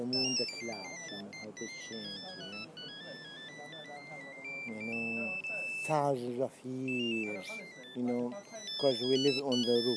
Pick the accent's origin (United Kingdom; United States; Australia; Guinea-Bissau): United Kingdom; London; London, metropolitan. I'm a Londoner